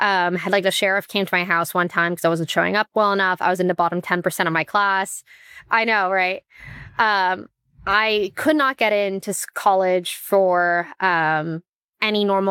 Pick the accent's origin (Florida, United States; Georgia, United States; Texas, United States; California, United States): Texas, United States; Austin; So I grew up in Austin, Texas. I'm first generation American. First American in my family. My dad's German, my mom's Moroccan. They both immigrated to the US.